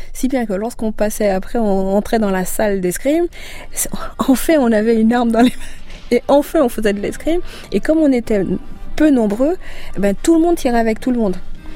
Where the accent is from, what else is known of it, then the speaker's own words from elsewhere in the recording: Guadeloupe; ce qu'il faut savoir, c'est que chez nous, en Guadeloupe, c'est une île très sportive.